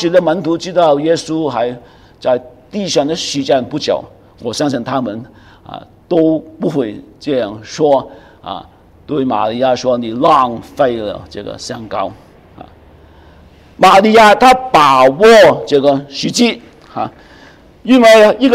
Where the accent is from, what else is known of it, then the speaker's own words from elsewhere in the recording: China; 我们中国人常常说，生擒一颗豆，啊，好过死后一个猪头。